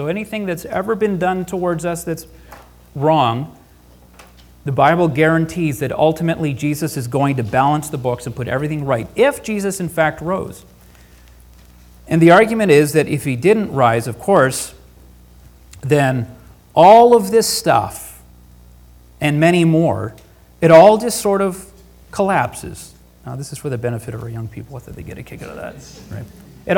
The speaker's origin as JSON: {"language": "English", "country": "Canada", "said": "\"Hey, you're not from around here. Where are you from?\" I said, \"Oh, I'm from Canada.\""}